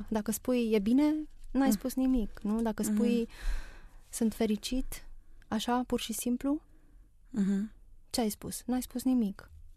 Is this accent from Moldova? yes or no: no; Sibiu, Sibiu County, Romania; born there; now in Bucharest, Romania; Și că sunt femeie și că m-am născut la Sibiu și că am trăit 14 ani în perioada comunistă și că apoi a venit libertatea, tranziția, democrația, că am venit la București, că lucrez la radio